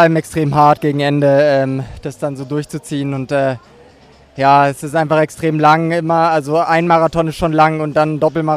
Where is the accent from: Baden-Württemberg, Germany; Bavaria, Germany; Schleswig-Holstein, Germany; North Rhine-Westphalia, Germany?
Baden-Württemberg, Germany; Freiburg; Ich komme aus Freiburg